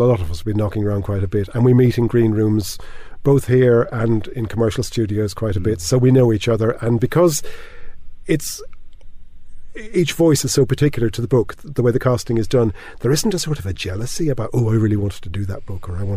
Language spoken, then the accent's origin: English; Limerick, Munster, Ireland; And I'm from Limerick as well, so Angela's Ashes was very poignant and pertinent.